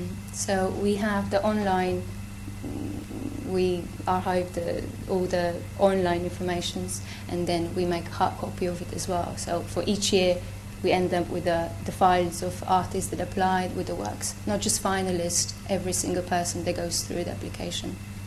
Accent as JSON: {"language": "English", "town": "Ljubljana", "country": "Slovenia", "second_language": "English", "said": "I'm coming from Ljubljana, Slovenia"}